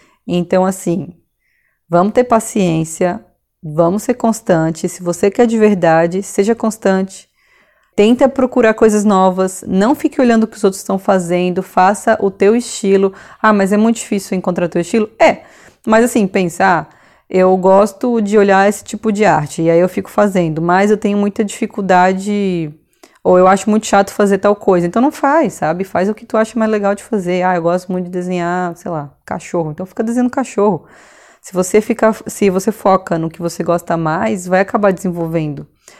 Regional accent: Florianópolis, Santa Catarina, Brazil; Porque eu sou de Florianópolis, então tem esse sotaque engraçado.

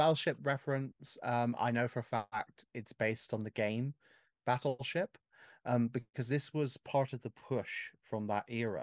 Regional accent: England, United Kingdom; Well, of course … you're American Ken.

